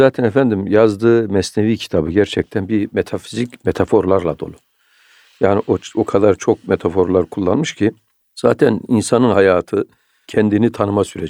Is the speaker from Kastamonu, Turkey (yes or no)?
no; Ortaköy, Aksaray Province, Turkey; born there; Aksaray Ortaköy Devedamı köyünde doğdum. Konya'da üniversiteyi bitirdim.